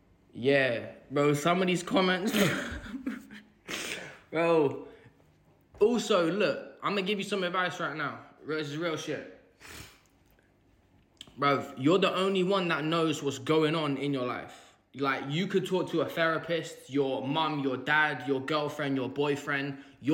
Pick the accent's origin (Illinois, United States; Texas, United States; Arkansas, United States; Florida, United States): Illinois, United States; Aurora; born there; I'm American and British. Dad's American, mum's British, I was born in Chicago, just outside Chicago, Aurora to be exact.